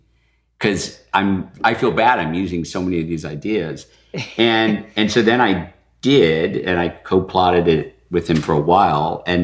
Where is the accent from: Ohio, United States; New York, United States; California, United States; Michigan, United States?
Michigan, United States; growing up in Michigan, going to my local comic book store